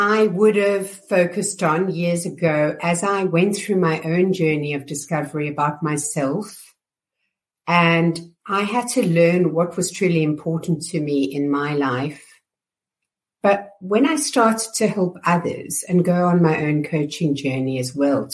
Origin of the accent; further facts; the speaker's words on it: South Africa; now in United Kingdom; I hail from South Africa originally, and I've been over in the UK for 25 years working for leading companies